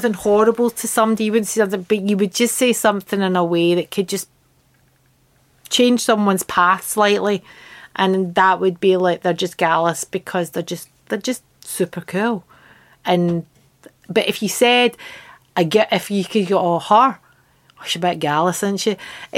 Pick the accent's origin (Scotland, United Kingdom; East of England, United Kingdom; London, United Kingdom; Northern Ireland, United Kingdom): Scotland, United Kingdom; Glasgow; so much of that is from my growing up in Glasgow.